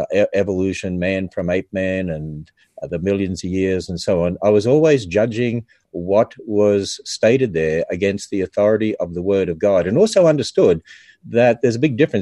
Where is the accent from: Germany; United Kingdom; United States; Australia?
Australia; I grew up in Australia, and Australia's a fairly pagan culture